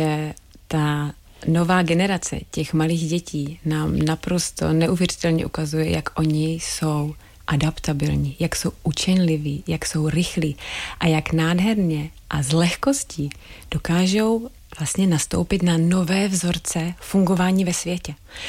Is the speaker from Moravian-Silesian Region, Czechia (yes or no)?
no; Přerov, Olomouc Region, Czechia; Já pocházím z malého města, z Přerova, tam mě všichni znali, potkávali mě, pozdravili mě.